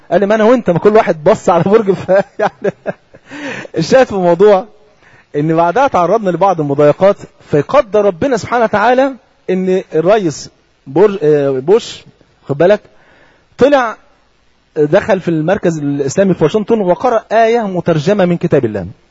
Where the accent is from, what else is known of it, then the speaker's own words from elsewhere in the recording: Egypt; يعني اذكر ان بعض الشباب عندنا في مصر كان ليهم جار ما بيصليش